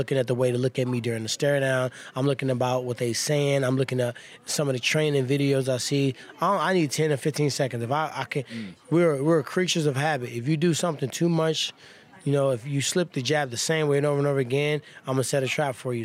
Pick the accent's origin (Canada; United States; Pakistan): United States; Ferguson, Missouri; Yeah, you know, I'm from Ferguson, obviously. I grew up on the street where the riots happened at.